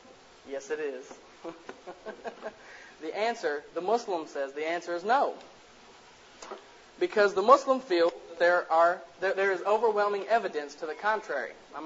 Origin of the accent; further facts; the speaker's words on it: Tennessee, United States; You know, I'm from Tennessee, so, you know, I saw it on the way here tonight.